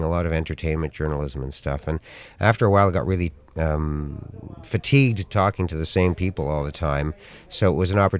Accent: Toronto, Ontario, Canada; It has been everywhere except in Toronto, my hometown. That really hurt me, because it is my hometown, and I know that it's a sport in Canada to put Toronto down, but, I mean, my family lives there, my friends for my whole life live there

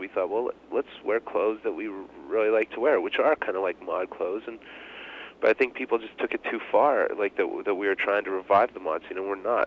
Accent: Winnipeg, Manitoba, Canada; Yeah, we're from Winnipeg too. We like it here.

